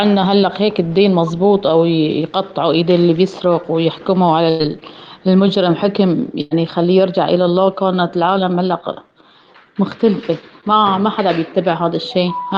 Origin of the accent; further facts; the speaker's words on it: Syria; مر 80 سنه عندنا بسوريا، خلقت اجيال كثيره وانفسدت يعني بسبب هالحاكم.